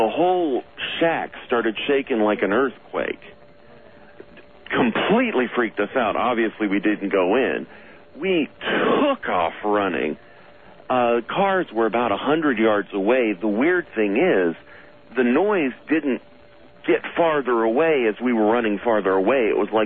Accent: Alabama, United States; I grew up in Alabama, about good hour and a half drive outside of my hometown.

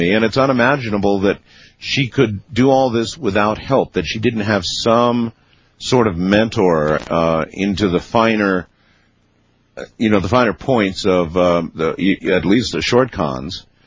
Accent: Camp Lejeune, North Carolina, United States; born there; I was born on Camp Lejeune. I, too, moved around a whole lot when I was young, but it was in the military service and, as a dependent.

